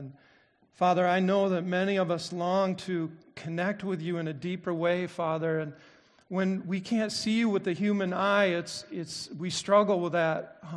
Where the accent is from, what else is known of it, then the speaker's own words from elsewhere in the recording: Kalamazoo, Michigan, United States; Born and raised in Kalamazoo. Born in 1957.